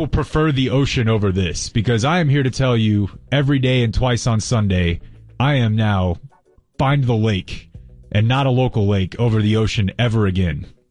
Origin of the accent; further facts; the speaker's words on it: Dallas, Texas, United States; I just said, hey, I'm from Dallas. I'm a big fan.